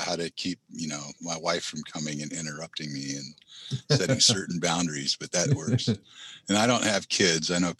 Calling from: Oakland, California, United States; In my home due to COVID in Oakland, California.

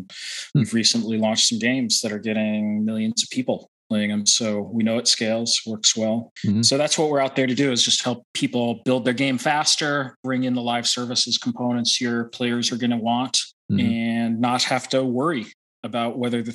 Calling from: Boston, Massachusetts, United States; I'm in the East Coast around Boston.

